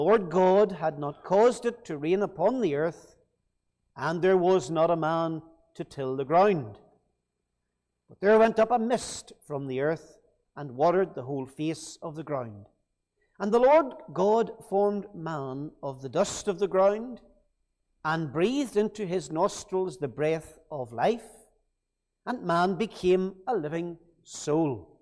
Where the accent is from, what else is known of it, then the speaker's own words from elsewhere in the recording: Rathfriland, Northern Ireland, United Kingdom; also born or lived in Banbridge; I'm from Rathfrey Island originally, but spent 7 years in Banbridge. So it's sort of home, and I went to school with quite a number of fellows from Dromore.